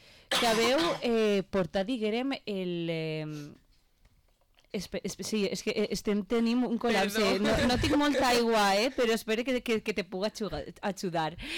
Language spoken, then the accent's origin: Catalan; Les Alqueries, Valencian Community, Spain; jo soc de les Alqueries i clar, allí ens coneixem tots